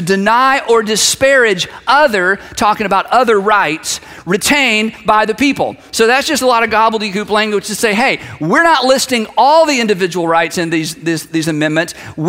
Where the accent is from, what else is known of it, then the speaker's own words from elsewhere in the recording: United States; I'm an American. I can do what I want.